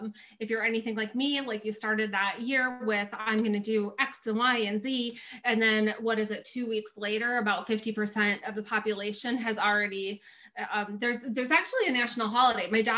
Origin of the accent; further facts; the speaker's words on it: Alexandria, Minnesota, United States; I somehow tricked him into moving back to my hometown in Alexandria, Minnesota, where we are currently in a polar vortex.